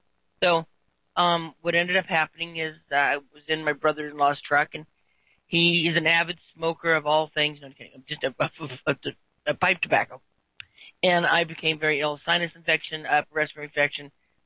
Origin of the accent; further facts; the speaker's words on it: New York, United States; born there; It may be that day, since I was born in New York.